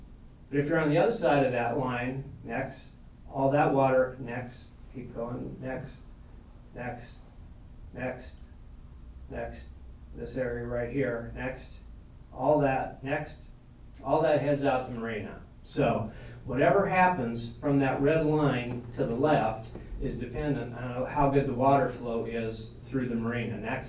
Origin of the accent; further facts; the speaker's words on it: Colorado, United States; I grew up in Colorado, so I literally walked a couple hundred miles of that at some point in my life.